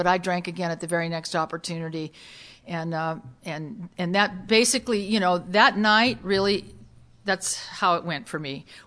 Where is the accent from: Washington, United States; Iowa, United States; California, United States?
California, United States; Newport Beach; So I grew up in Newport Beach. I left him, and I moved up to L.A. and got a job, an apartment.